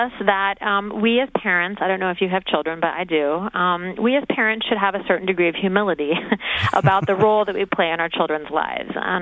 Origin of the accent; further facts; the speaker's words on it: Tacoma, Washington, United States; he and a number of other serial killers are from my hometown of Tacoma, Washington.